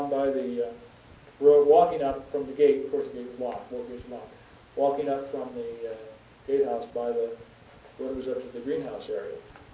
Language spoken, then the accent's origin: English; Australia; I'm from Australia. My wife and I and family are touring the world.